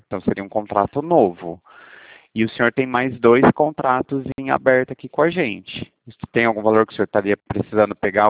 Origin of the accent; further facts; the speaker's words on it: Pirassununga, São Paulo, Brazil; Eu sou de Pirassununga.